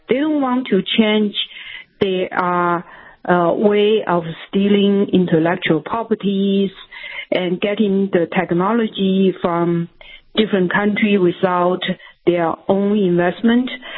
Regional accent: China; We grew up in China. We know what's going on there

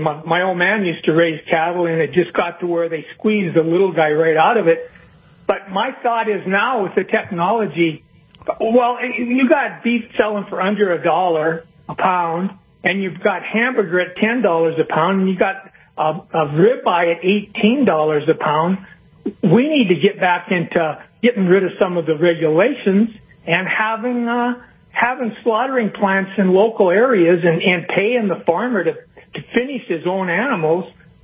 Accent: Walhalla, North Dakota, United States; now in Arizona, United States; I'm a summer bird. I come in from Arizona. I'm originally from Walhalla

